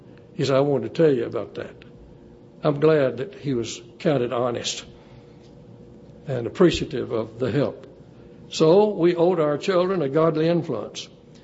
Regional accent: Sherman, Texas, United States; walking down Main Street in my hometown of Sherman. It was called Travis Street, but it was the Main Street.

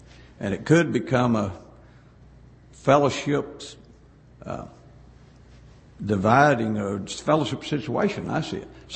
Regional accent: Midlothian, Texas, United States; I'm from Midlothian, Texas, up just a little south of Dallas.

